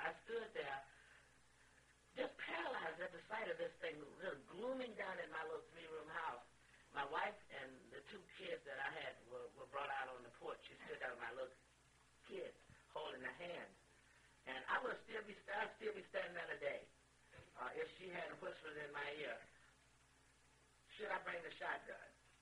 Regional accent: the South, United States; because I came down from the South, I figured that all cities had one Lutheran church or two.

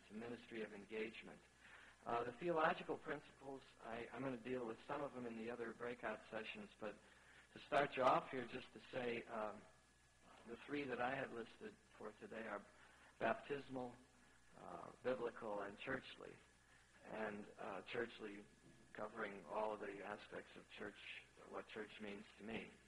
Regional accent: New York, United States; As a New Yorker and as one who has had really his entire pastoral ministry and adult life spent in one place.

